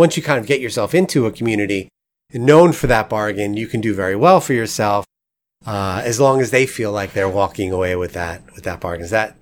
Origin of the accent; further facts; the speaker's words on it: New York, United States; I'm originally from the East Coast, so being from New York